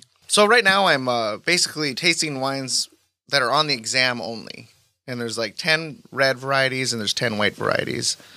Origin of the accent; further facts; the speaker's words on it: North Dakota, United States; I'm a winemaker from North Dakota, so I'm definitely not bougie.